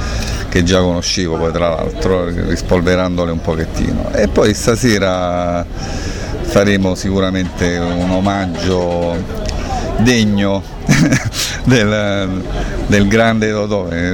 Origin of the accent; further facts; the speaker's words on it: Naples, Campania, Italy; Beh, in maniera molto spontanea, perché poi essendo napoletani, quindi già siamo nel flusso.